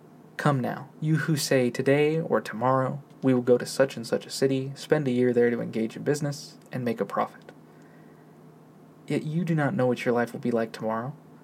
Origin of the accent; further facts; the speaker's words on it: Arizona, United States; I'm a guy from Central Arizona